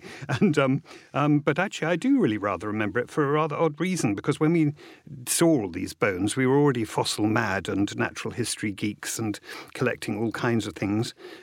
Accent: Hastings, South East England, United Kingdom; born there; but my mother flew back and I was born in Hastings.

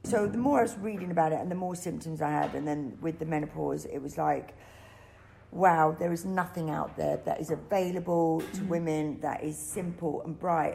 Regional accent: Guernsey; Okay, so I was born in Guernsey. Mm-hmm. I was born, brought up there, which was quite amazing.

